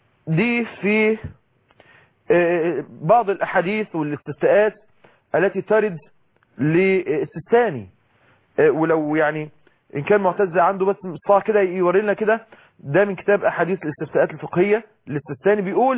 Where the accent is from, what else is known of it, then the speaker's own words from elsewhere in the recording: Egypt; وزي ما هو معروف عندنا في مصر مثلا الام بتعمل ايه؟